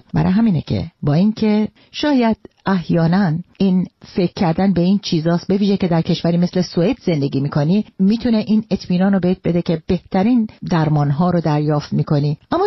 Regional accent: Iran

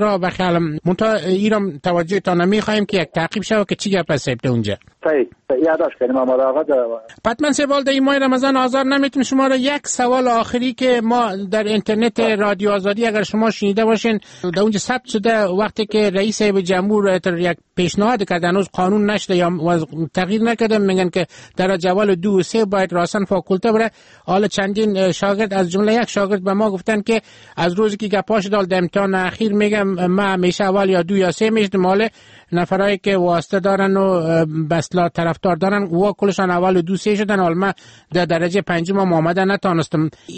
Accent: Afghanistan; مال ما از افغانستان استم

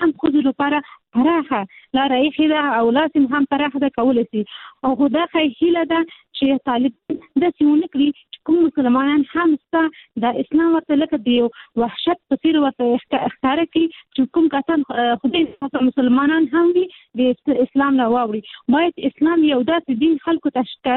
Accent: Peshawar, Khyber Pakhtunkhwa, Pakistan; زما پیدایش په پیښور کې شوې ده زه په پیښور کې لوی شوې ما

